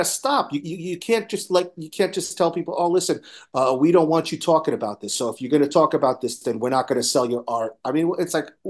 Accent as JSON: {"language": "English", "country": "United States", "said": "sometimes I feel ashamed to admit that I'm an American because I'm in a country where these people, they respect their children."}